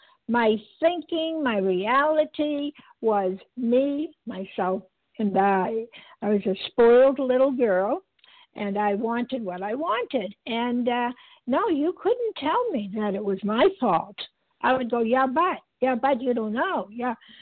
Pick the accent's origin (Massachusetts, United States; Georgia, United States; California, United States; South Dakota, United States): Massachusetts, United States; and I'm a grateful recovered compulsive overeater for today, and I am from Massachusetts.